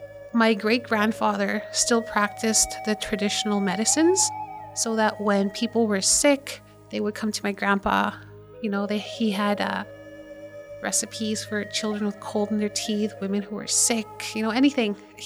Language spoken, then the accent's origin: English; Manitoba, Canada; I'm from the Little Saskatchewan First Nation. It's a small community here in Manitoba. A lot of people tend to think it's in Saskatchewan. It's not.